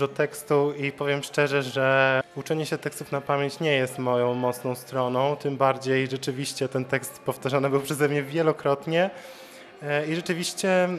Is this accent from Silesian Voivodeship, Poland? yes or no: yes; Ustroń, Silesian Voivodeship, Poland; moved away as an adult; now in Bydgoszcz, Poland; jestem bydgoszczaninem z wyboru, chociaż pochodzę z Beskidów, z miasta uzdrowiska Ustroń. To już od ponad 8 lat tutaj mieszkam. Przeprowadziłem się tutaj na studia, żeby studiować w Akademii Muzycznej.